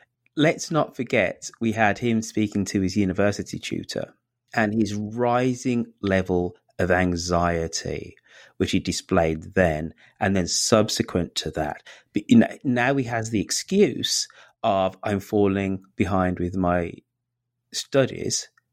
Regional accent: Birmingham, West Midlands, United Kingdom; All I can talk about is being a Brummie, having Jamaican parents.

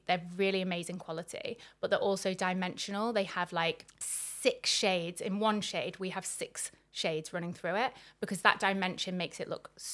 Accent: Southport, North West England, United Kingdom; I did it in a small town, which is where I'm from, so I didn't stay there very long.

